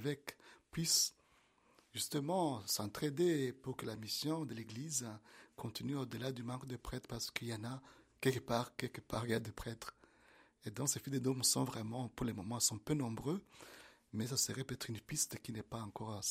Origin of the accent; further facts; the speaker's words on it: Bukavu, South Kivu, DR Congo; Par exemple, chez moi, à Bukavu, on est aujourd'hui à plus de 250 prêtres diocésains.